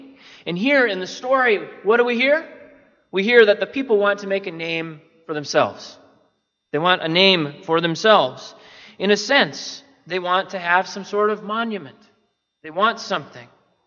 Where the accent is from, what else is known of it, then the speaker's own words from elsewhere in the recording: Minnesota, United States; also born or lived in Georgia; I grew up in Minnesota, and that's what we used to call it.